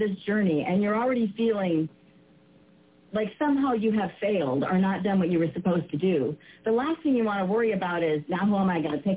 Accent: Detroit, Michigan, United States; born there; so I was born in Detroit and right?

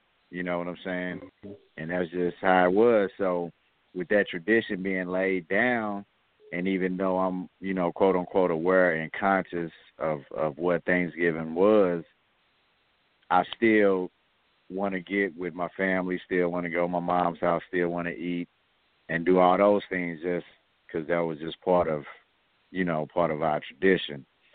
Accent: United States; that's how we was raised here in American culture

